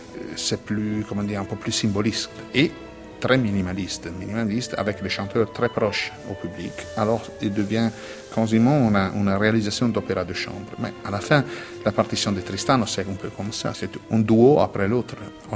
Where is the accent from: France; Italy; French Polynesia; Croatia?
Italy; Je suis italien et je viens de dans une tradition d'un pays qui fait de l'opéra vraiment un héritage très important